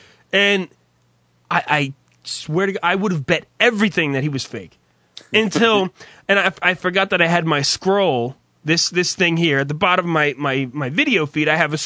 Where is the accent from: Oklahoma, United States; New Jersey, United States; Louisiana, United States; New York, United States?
New Jersey, United States; I'm not, you know, anybody who knows, I'm from New Jersey. I've never ever pretended to be from Detroit.